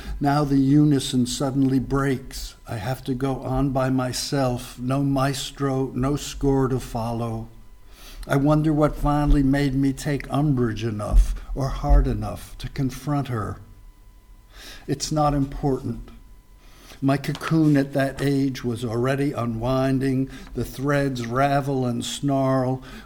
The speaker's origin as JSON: {"language": "English", "town": "Newark", "region": "New Jersey", "country": "United States", "tie": "born or raised there", "said": "And it was mentioned I grew up in Newark, and Port Newark was where the planes were gathered to be sent over here."}